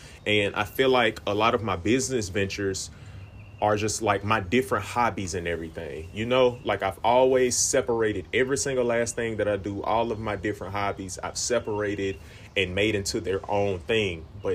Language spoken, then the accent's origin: English; Greenville, United States; moved away as an adult; When I was around like 19, 20 years old, I was born and raised in Greenville, but I left Greenville around that age time.